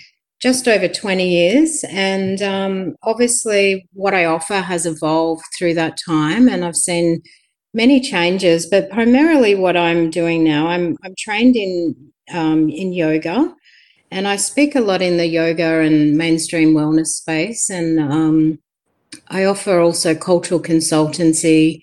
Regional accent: Sydney, New South Wales, Australia; now in Melbourne, Australia; I was born on Wurundjeri country and raised on Gadigal lands in Sydney, and I've been living down here on Wurundjeri country now for 10 years, but I have Bundjalung descendants as well.

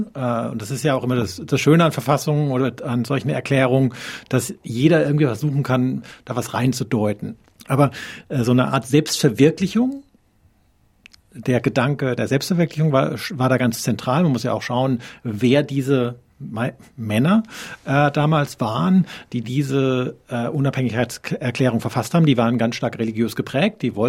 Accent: Baden-Württemberg, Germany; also ich bin in Baden groß geworden, zwischen Elsass und Baden

